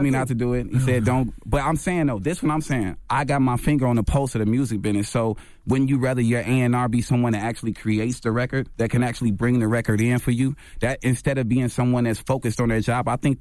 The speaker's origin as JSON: {"language": "English", "town": "Chicago", "region": "Illinois", "country": "United States", "said": "I'm from Chicago. All I know is GD, BD, Vice Lord, Four Corner Hustler."}